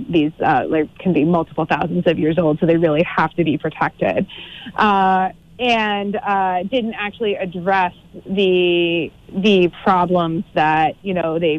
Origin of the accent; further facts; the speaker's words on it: New England, United States; I still remember when I'm from New England, and I remember when there was a Rhode Island and Massachusetts, a thriving lobster fishery